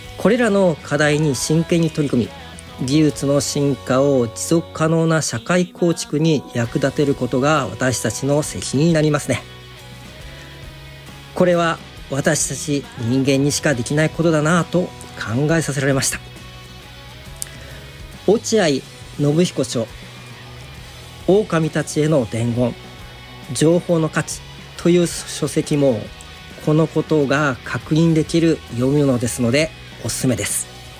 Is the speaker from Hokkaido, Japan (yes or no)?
no; Nagaoka, Niigata, Japan; born there; 2月に入りましたが、長岡市内には息のない日が続いてます。私自身長岡生まれとしては、